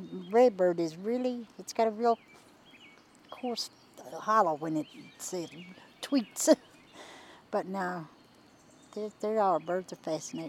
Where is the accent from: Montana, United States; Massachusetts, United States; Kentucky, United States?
Kentucky, United States; Hazard; I'm from Hazard, Kentucky, and we're down at Buckhorn at the park, and it is beautiful.